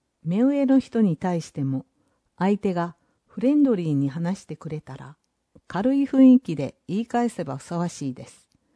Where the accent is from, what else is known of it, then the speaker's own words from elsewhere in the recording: United States; 名前につける敬称、様、君、ちゃんなどを使わないアメリカで育った私にとってよくわからない感覚でした。